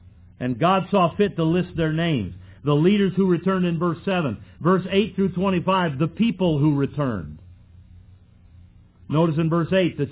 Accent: United States; I'm not an English American. You know what I am? I'm an American. I'm not an English. I have no loyalty to the country of my ancestors.

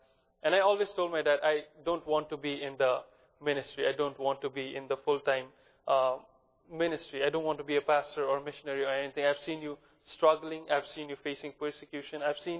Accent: India; I'm from India. India is a very small country with a lot of people.

